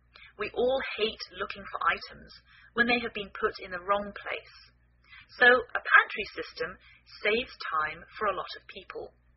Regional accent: England, United Kingdom; now in United States

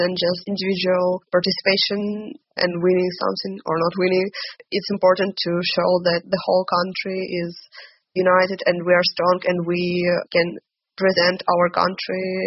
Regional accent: Kyiv, Ukraine; English is a second language; now in Paris, France; I'm from Kyiv initially, but now I'm in Paris.

